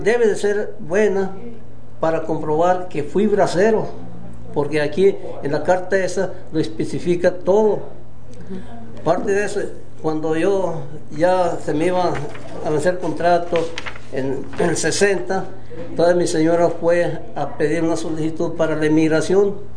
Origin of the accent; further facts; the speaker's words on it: Chacala, Durango, Mexico; born there; also born or lived in Las Coloradas / Sinaloa; Yo nací el 11 de octubre de 1932. Nací en Chacala, Durango. Viví hasta la edad de 5 o 7 años en Chacala. De ahí nos cambiamos a un mineral que se llama Las Coloradas. Ahí vivimos con mi mamá hasta el 42.